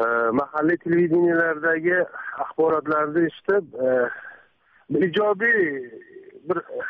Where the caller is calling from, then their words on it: Russia; Men Rossiyadan.